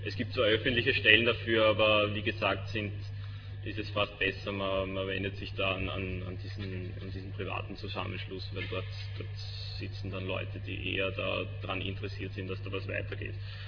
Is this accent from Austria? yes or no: yes; Austria; die Preisträger bei uns in Österreich